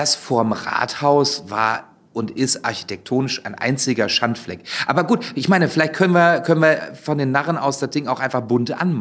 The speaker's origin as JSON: {"language": "German", "town": "Wolfsburg", "region": "Lower Saxony", "country": "Germany", "said": "Ich komme ja ursprünglich aus Wolfsburg."}